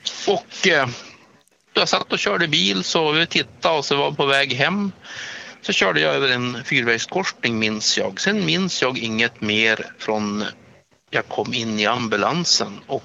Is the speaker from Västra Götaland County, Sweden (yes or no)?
no; Norrbotten County, Sweden; also born or lived in Västerbotten County; Jag är halvtids norrbottning och halvtids västerbottning.